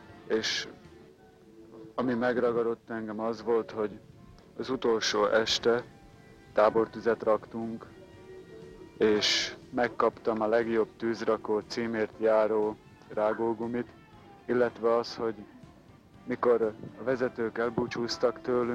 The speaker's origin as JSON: {"language": "Hungarian", "town": "Dunajská Streda", "region": "Trnava Region", "country": "Slovakia", "said": "Dunaszerdahelyről, Szlovákiából jöttem."}